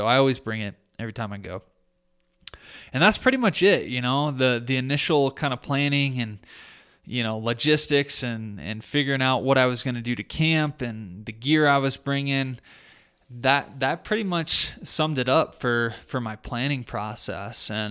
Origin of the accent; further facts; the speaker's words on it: Michigan, United States; like my home state of Michigan